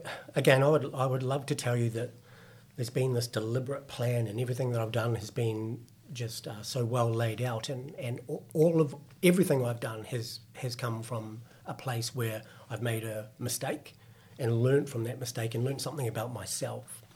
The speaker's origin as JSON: {"language": "English", "country": "New Zealand", "said": "I'm a Kiwi, so which is why I've got this horrible accent"}